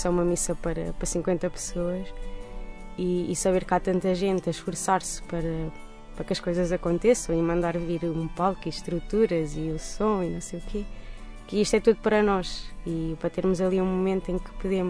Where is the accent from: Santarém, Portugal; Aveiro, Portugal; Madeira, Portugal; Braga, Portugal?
Santarém, Portugal; Tomar; now in Lisbon, Portugal; eu venho de Tomar, é um sítio super pequenino, e de facto quando vim para Lisboa isto era assim gigante